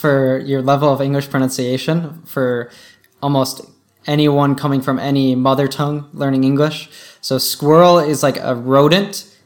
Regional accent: Colorado, United States; I am from Colorado, and Justin also spent several years going to university there, running in the beautiful Rocky Mountains

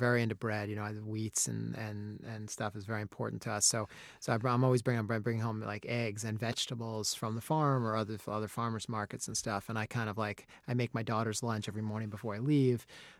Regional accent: New York, United States; born there; I was born on the Upper East Side in New York. I was a Jew.

